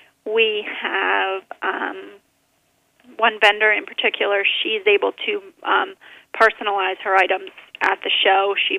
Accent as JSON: {"language": "English", "town": "Coatesville", "region": "Pennsylvania", "country": "United States", "tie": "born or raised there", "said": "We grew up in St. Cecilia's Parish. My mom went to St. Cecilia's. It was Coatesville Catholic when I went through the school, and then graduated from Bishop Shanahan as well."}